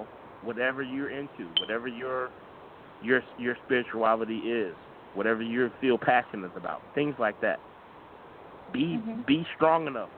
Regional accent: Chicago, Illinois, United States; I'm from Chicago, as are you.

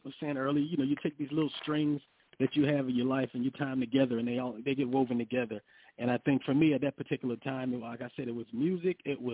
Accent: the South, United States; I grew up in the South to call myself a down South B-boy.

